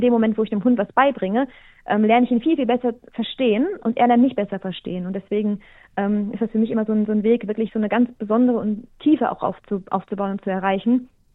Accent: Germany; wir sind in Deutschland beide aufgewachsen, mein Mann und ich

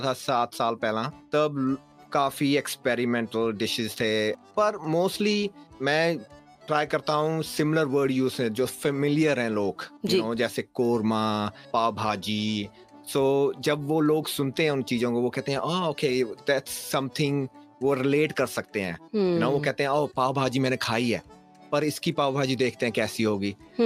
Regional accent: India; now in Australia; मैं हमेशा कहता हूँ कि मैं इंडिया से हूँ पर मेरा घर अब ऑस्ट्रेलिया है

